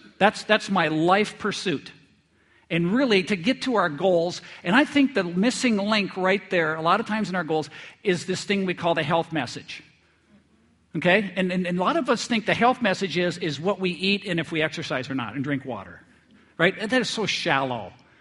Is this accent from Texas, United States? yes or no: no; North Dakota, United States; Well, I grew up in North Dakota, and I grew up right in town, but I had grandparents that lived outside of town